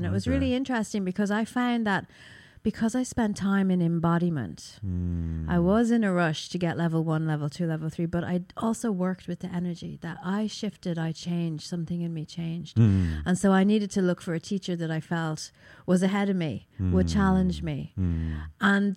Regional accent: Ireland; I'm from Ireland.

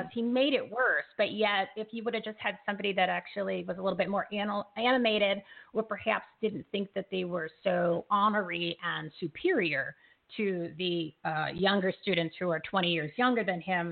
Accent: New Jersey, United States; And I grew up in New Jersey, yeah. And there was many, many places in New Jersey and in that area where there are historic parks

